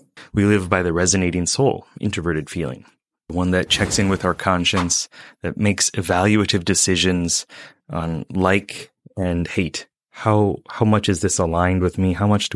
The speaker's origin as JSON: {"language": "English", "region": "Michigan", "country": "United States", "moved": "as an adult", "lives_now": "Japan", "said": "Since I turned 18 in Japan, like I moved over here from Michigan on this adventure"}